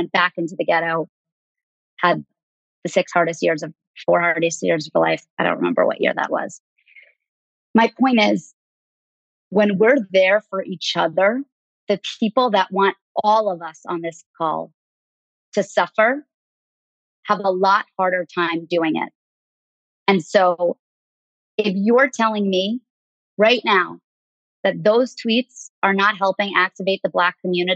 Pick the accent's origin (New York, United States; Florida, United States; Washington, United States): New York, United States; New York City; I thought, I'm living in America. I grew up on the Upper East Side of New York. I am safe and secure.